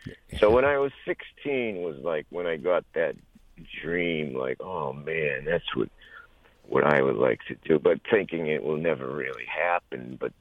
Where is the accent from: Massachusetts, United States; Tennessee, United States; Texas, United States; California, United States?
Massachusetts, United States; Let me say that I'm from Massachusetts, and I was a Boston Bruins fan during the Bobby Orr days